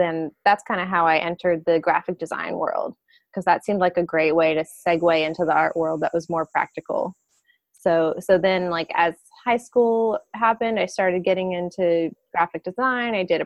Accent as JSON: {"language": "English", "town": "New Orleans", "region": "Louisiana", "country": "United States", "tie": "born or raised there", "said": "So I grew up in New Orleans, and as I was entering my sophomore year of high school, Hurricane Katrina hit"}